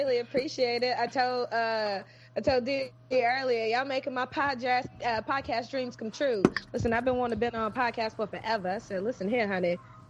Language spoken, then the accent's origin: English; Mississippi, United States; moved away as an adult; now in Washington, United States; I am originally from Mississippi, 37 years old. I've been in D.C. for about a decade now. I moved up here after Hurricane Katrina